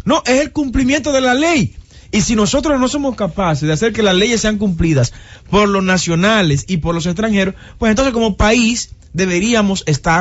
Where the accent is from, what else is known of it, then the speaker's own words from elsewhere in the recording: Dominican Republic; el dominicano y yo tengo que andar con mis documentos encima como dominicano